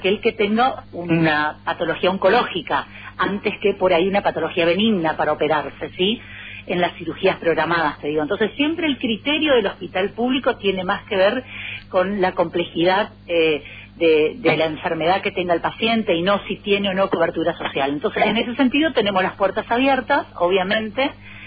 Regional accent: Dos de Mayo, Misiones, Argentina; alguien que es del medio de Misiones, que soy de 2 de Mayo. Así que conozco, y vengo de familia humilde

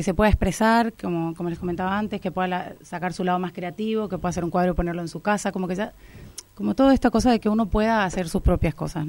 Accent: Posadas, Misiones, Argentina; moved away as an adult; now in Madrid, Spain; Sí, soy de Posadas.

